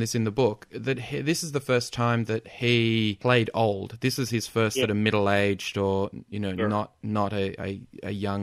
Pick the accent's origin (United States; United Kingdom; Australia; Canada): Australia; I'm an Australian, and so I view The Sting as an outsider.